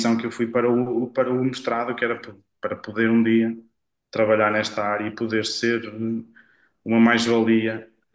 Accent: Bragança, Portugal; Vim de Bragança, cheio de ambição

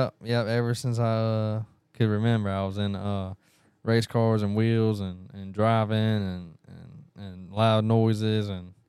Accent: Picayune, Mississippi, United States; also born or lived in Pearl River, Louisiana; I was born in November of 2005, right after Hurricane Katrina. Let's see. I grew up in Pearl River, Louisiana for till about kindergarten. Then I moved to Picayune, Mississippi.

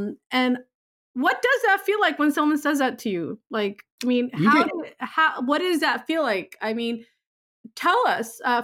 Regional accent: Texas, United States; also born or lived in Chicago; I was born in Chicago. Yeah. And I grew up in Texas.

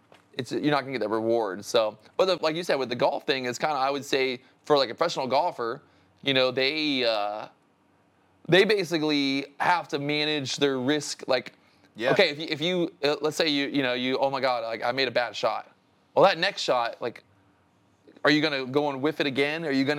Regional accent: Orlando, Florida, United States; I grew up in Orlando and I worked at a country club as a kid.

